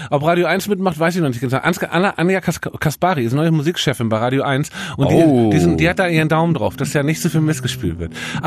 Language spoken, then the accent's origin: German; Hamburg, Germany; Und ich komme aus Hamburg, das ist eine schönere norddeutsche Stadt.